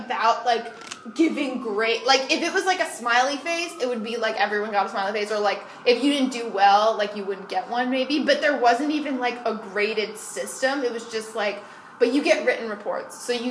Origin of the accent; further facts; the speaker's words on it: Brooklyn, New York, United States; It was fun. Brooklyn, like, people always make fun of it.